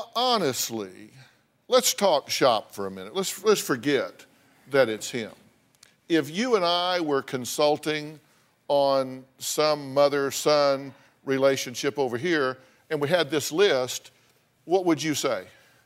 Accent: Texas, United States; You know, I grew up in Texas, and in Texas, it gets hot.

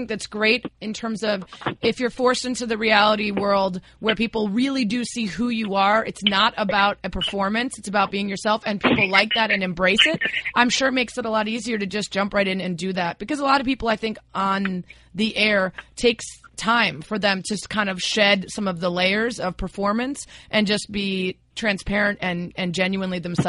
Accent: Chicago, Illinois, United States; I was a on and off again Cutler supporter in my hometown of Chicago for almost a decade.

